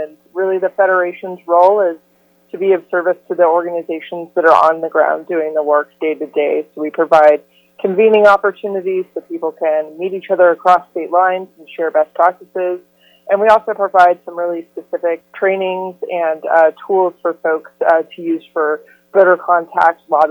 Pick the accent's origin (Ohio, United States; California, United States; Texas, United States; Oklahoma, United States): Oklahoma, United States; Oklahoma City; I grew up here in Oklahoma City. So I grew up in an environment where it was pretty tough to be, you know, a young lesbian.